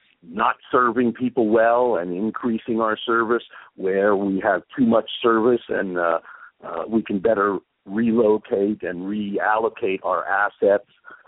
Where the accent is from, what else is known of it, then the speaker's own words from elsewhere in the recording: New Jersey, United States; I, too, I'm from New Jersey, and I grew up with an integrated infrastructure of transit and transportation options.